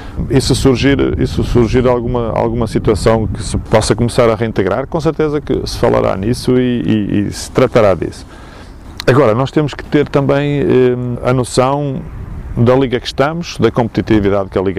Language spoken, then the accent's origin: Portuguese; Portugal; como nós, portugueses, e que gostam de facto do futebol, do nosso futebol